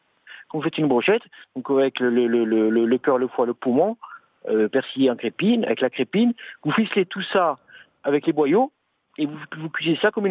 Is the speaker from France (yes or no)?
yes; Corsica, France; Alors nous, si vous voulez, chez nous en Corse, on a un plat typique